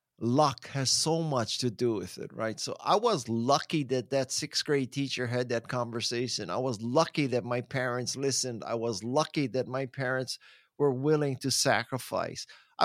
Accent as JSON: {"language": "English", "region": "Hawaii", "country": "United States", "tie": "born or raised there", "said": "you were born and raised in Hawaii. You lived in Hawaii the first 20 years of your life."}